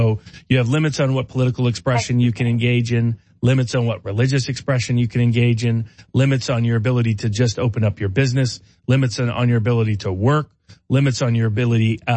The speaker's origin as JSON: {"language": "English", "region": "Tennessee", "country": "United States", "tie": "born or raised there", "said": "I'll be up in Tennessee because it's my home state."}